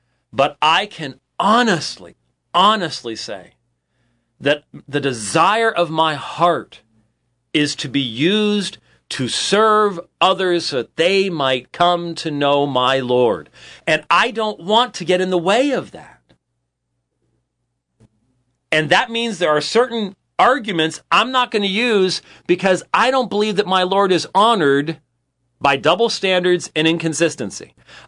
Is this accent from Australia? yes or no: no; Scotland, United Kingdom; I'm Scottish. And we just sort of take pride in that.